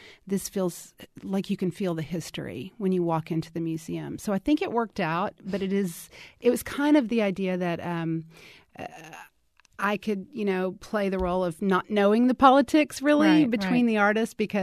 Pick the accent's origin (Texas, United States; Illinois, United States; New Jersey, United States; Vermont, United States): Texas, United States; I've been to Mexico because I was raised in Texas all my life, to the borders and to the beach towns and whatever.